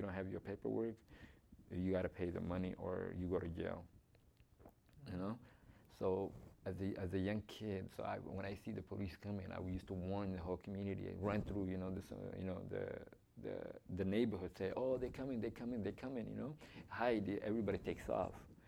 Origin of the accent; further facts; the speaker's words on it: Kenya; So I had my own team, you know, from our own family members growing up in Kenya, refugee camp.